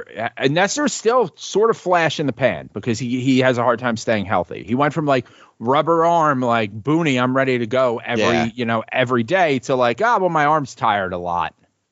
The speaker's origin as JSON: {"language": "English", "town": "New York City", "region": "New York", "country": "United States", "tie": "born or raised there", "said": "No, like I grew up in New York City."}